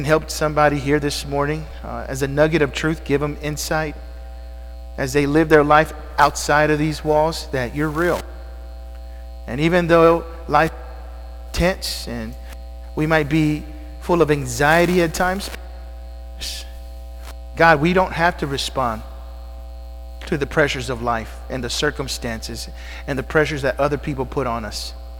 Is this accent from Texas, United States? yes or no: yes; Texas, United States; I'm an American. On top of that, I'm a Texan.